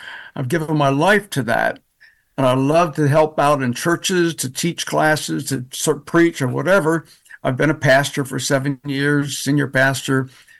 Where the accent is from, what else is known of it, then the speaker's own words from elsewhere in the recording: Pennsylvania, United States; born there; also born or lived in Virginia / New York / North Carolina; now in Indiana, United States; I was born in Pennsylvania. I now live in Indiana. I've also lived in Virginia and New York and North Carolina.